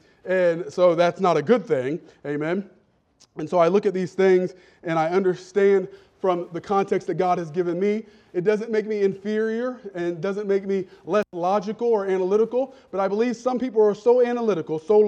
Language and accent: English; Ohio, United States; I preach like I'm from Southwest Ohio because I'm from Southwest Ohio